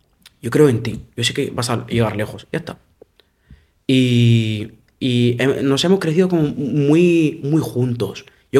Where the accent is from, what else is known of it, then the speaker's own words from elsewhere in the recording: Morocco; Spanish is a second language; soy un hombre, además soy moro, soy marroquí.